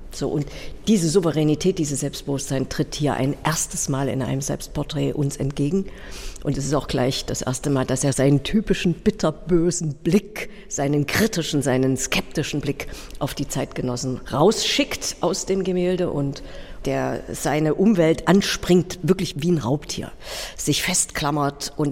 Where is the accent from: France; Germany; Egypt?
Germany; Gera, Thuringia; mit 28 Jahren war ich die jüngste Museumsdirektorin in Gera eingestiegen in meiner Heimatstadt